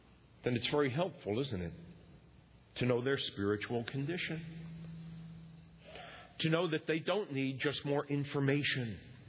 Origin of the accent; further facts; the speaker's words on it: Bronx, New York, United States; I'm from the Bronx. Come on, me and you.